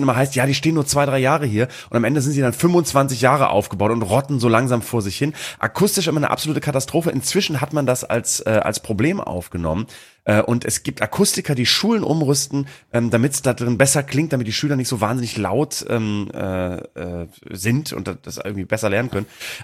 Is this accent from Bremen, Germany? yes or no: yes; Bremen, Germany; das war bei uns in Bremen so, in Bremen sowieso.